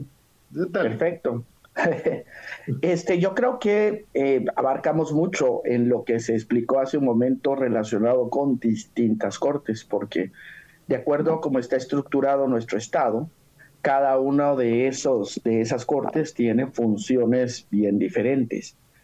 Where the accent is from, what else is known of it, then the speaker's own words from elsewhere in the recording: Guatemala; como guatemaltecos debemos exigir.